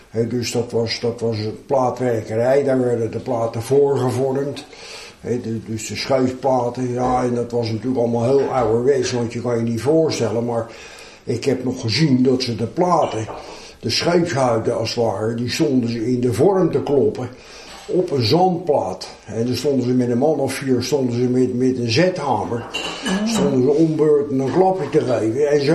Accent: Leiderdorp, South Holland, Netherlands; Ik ben in Leiden geboren, maar ik heb de eerste levensjaren doorgebracht in Leiderdorp, in de Doeslaan.

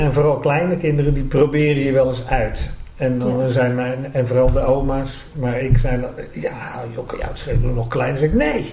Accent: Leiden, South Holland, Netherlands; we komen allemaal uit Leiden, we zullen allemaal wel eens een toon hebben dat je denkt, nou, hè, dat hoort erbij of wat.

